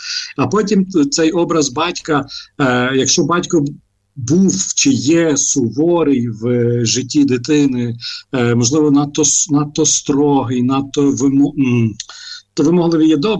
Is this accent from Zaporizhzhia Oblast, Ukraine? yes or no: no; Lviv, Lviv Oblast, Ukraine; а я зростав у Львові